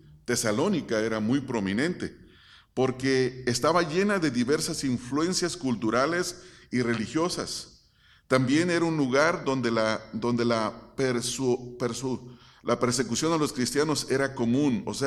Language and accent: Spanish; Mexico; yo puedo hablar de México, que es el país de donde yo vengo